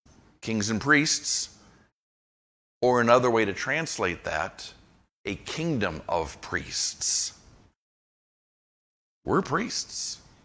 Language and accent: English; Ireland; Had someone in my old church who called me … Because I'm Irish, and because … they thought sounded better than